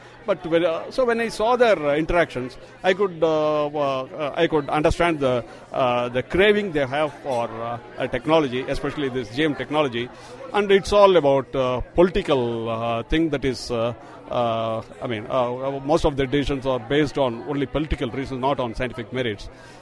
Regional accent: Tamil Nadu, India; Yeah, I'm a farmer from India, Tamil Nadu.

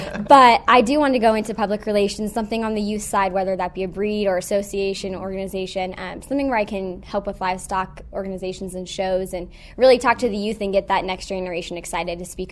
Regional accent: California, United States; Originally, I'm from California.

